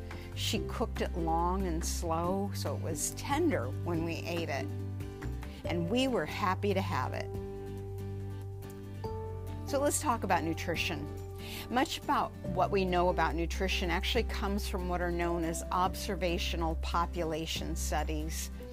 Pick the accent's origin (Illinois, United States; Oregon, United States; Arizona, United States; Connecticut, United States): Oregon, United States; In preparing for this episode, I was reminded of growing up in Southern Oregon.